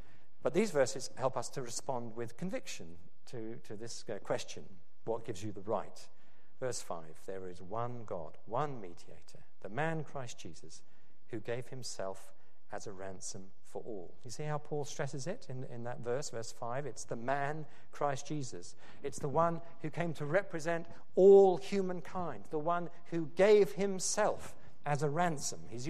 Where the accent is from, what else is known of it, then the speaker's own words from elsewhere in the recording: Oxford, South East England, United Kingdom; I come from Oxford